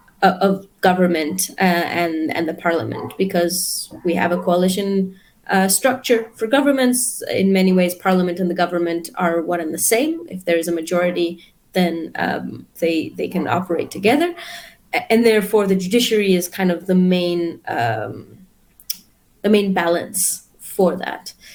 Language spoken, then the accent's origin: English; Jerusalem, Jerusalem District, Israel; I'm an activist from Jerusalem, born and raised